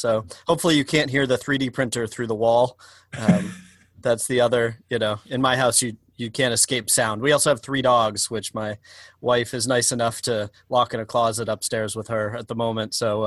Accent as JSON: {"language": "English", "region": "Northeast", "country": "United States", "tie": "born or raised there", "said": "I grew up in the Northeast, and so this feels like home, even though it's a few hours away."}